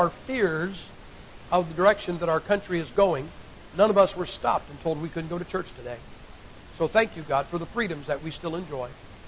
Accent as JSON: {"language": "English", "region": "Ohio", "country": "United States", "said": "You know, I'm from Ohio. We have another country that borders us. It's called Kentucky."}